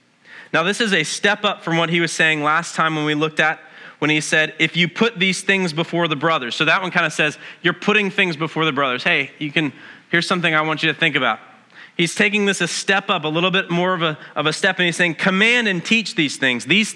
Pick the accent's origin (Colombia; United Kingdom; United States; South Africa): United States; No, I'm an American. You can't command me to do anything, right?